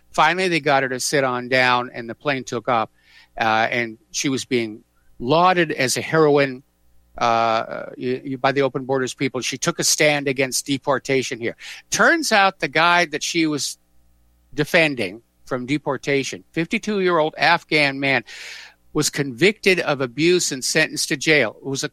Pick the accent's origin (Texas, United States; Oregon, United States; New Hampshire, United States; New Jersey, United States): New Hampshire, United States; the New York Times, or the New York Slimes, has come out with a blast at my home state, New Hampshire, as well as Vermont and Maine